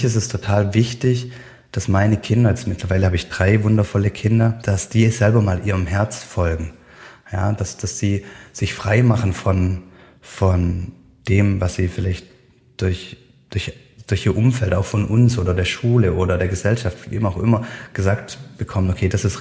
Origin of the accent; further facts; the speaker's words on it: Baden-Württemberg, Germany; ja, wenn Familie mal kommt, dann ziehe ich wieder zurück in meine Heimat, was jetzt im Baden-Württemberg ist.